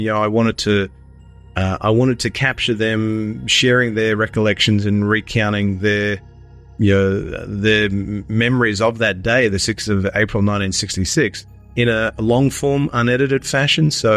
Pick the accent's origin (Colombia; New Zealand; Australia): Australia; Sydney, New South Wales; now in Melbourne, Australia; living in Melbourne now, I'm originally from Sydney, but living in Melbourne